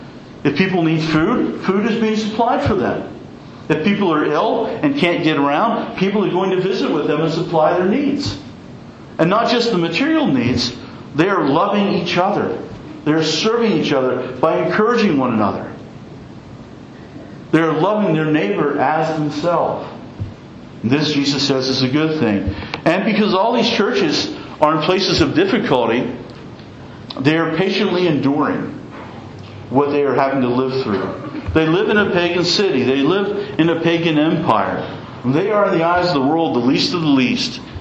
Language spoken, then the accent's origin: English; Williamsburg, Iowa, United States; Well, the churches in my hometown of Williamsburg or in Iowa don't seem to get a lot of attention from people.